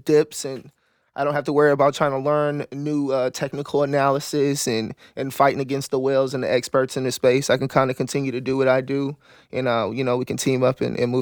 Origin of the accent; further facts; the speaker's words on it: New Orleans, Louisiana, United States; I'm born and raised in New Orleans, Edna Carver High School, Dillard University, sociology, criminal justice major, and then graduated from Southern University in Baton Rouge from law school.